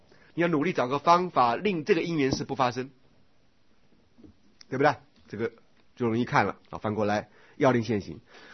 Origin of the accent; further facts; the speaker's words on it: China; 所以佛法的美好，再加上我们中国既有文化的美好，应该要相辅相成，去掉中国人过去在教育方法上不足不充分的部分